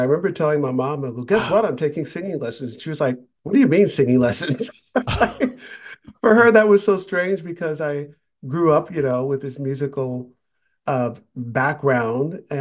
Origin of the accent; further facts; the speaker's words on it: California, United States; so I grew up predominantly in the Bay Area, and all of my family, most of them are musicians, and that was around gospel music. We were Southern Baptist.